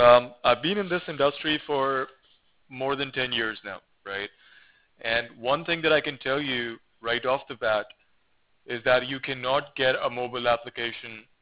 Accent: Pakistan; now in California, United States; I come from Pakistan, but I've been in the USA for most

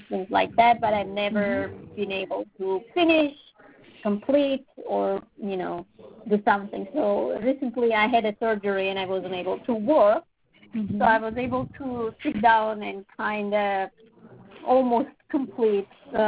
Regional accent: Armenia

